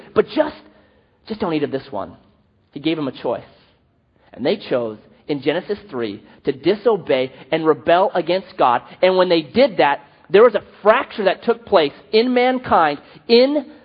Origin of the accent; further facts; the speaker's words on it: Oregon, United States; I was born in Oregon, native-born Oregonian.